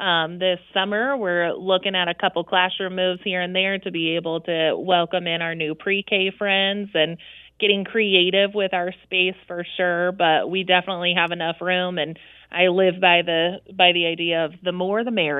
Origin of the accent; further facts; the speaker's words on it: United States; decided to come back home because I'm from Brown County originally.